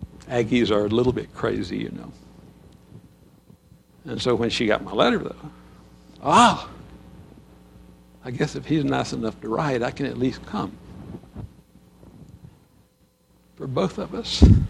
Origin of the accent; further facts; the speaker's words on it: Texas, United States; I was a hillbilly from West Texas, and she was this cultured young woman from South Texas.